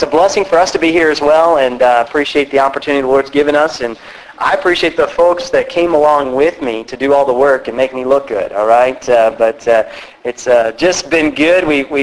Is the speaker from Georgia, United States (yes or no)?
no; Maryland, United States; I'm not from the South, all right? We're from Maryland.